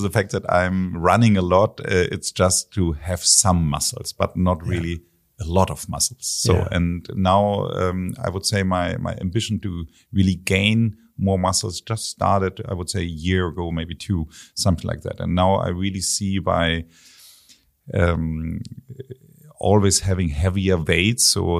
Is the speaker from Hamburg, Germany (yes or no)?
yes; Hamburg, Germany; And I'm from Hamburg. And in Hamburg, we have something that's called Franzbrötchen.